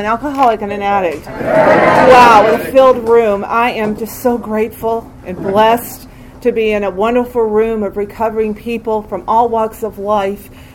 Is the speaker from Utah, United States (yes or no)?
no; Atlanta, Georgia, United States; also born or lived in Tennessee / Chattanooga; I grew up here in Atlanta, Georgia. I was born in Tennessee. I lived in Tennessee until Chattanooga, so I was about 3 or 4. We moved to Atlanta.